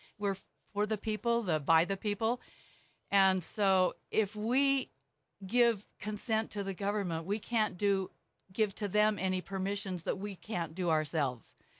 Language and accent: English; Provo, Utah, United States; born there; also born or lived in Logan, Utah / Arizona / Austin, Texas; I was born in Provo, and my parents were going to BYU. My dad got a master's degree in Logan at Utah State, so we moved there.